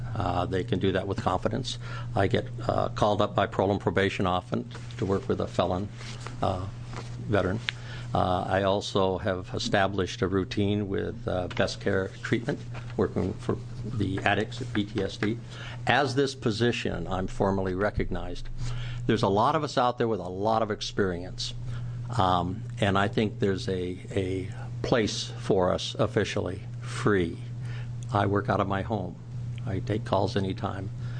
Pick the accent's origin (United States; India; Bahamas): United States; Oregon; I am from Deschutes County, and by my counting, I think there's one veteran volunteer ombudsman.